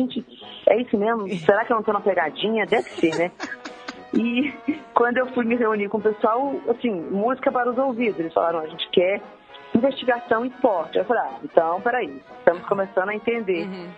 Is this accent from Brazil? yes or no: yes; Minas Gerais, Brazil; now in Rio de Janeiro, Brazil; Eu sou mineira, morei em Minas até 15 anos, mas depois eu fui pro Rio e aí fiquei lá.